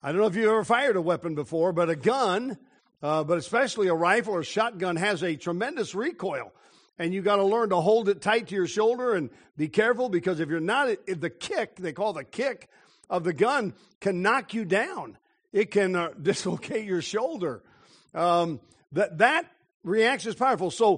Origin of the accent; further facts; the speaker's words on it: Denver, Colorado, United States; I was raised in Denver, Colorado, and there's a place right outside of Denver in the foothills of the Rocky Mountains called Red Rocks.